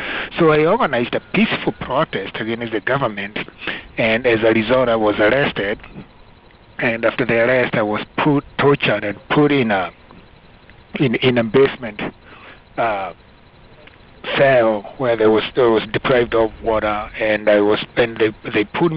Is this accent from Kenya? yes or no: yes; Kenya; Well, I grew up in Kenya in a very small farming village, tea farming village